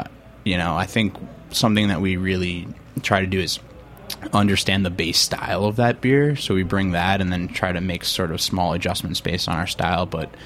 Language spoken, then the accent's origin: English; Long Island, New York, United States; also born or lived in Ann Arbor, Michigan; So then Matt moved to, I'm from Long Island, Matt moved to Brooklyn after graduating college